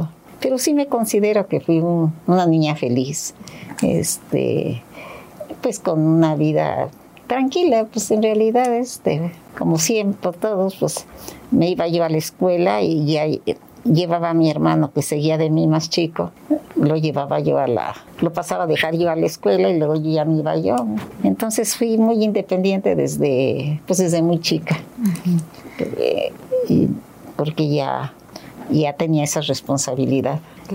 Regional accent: Zacatecas, Mexico; also born or lived in Mexico City; Nací en Ciudad de México, pero desde recién nacida nos fuimos a vivir a Zacatecas. Allá mi papá tenía su negocio y una tienda muy surtida y allá vivimos.

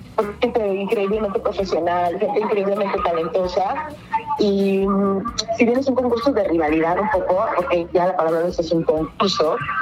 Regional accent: Cuernavaca, Morelos, Mexico; now in Bacalar, Mexico; Yo soy de Cuernavaca, yo soy guayaba de nacimiento, de corazón, en los huesos también, pero me fui a vivir a la zona del Caribe y ahora, bueno, radico en Bacalá

